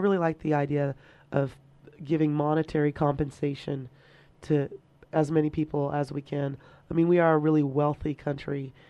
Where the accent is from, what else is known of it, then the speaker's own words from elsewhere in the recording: United States; You know, as an American, I do feel really weak and powerless.